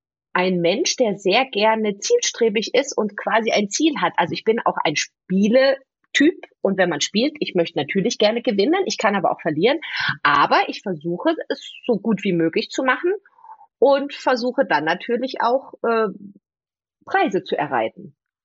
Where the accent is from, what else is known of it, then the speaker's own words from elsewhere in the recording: Bergisch Gladbach, North Rhine-Westphalia, Germany; also born or lived in Bonn; In Bonn. Geboren in Bonn, in Bergisch Gladbach aufgewachsen.